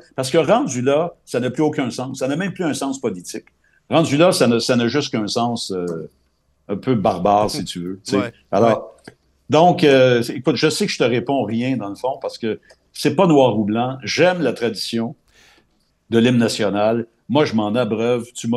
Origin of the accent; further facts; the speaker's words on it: Quebec, Canada; comme on dit chez nous au Québec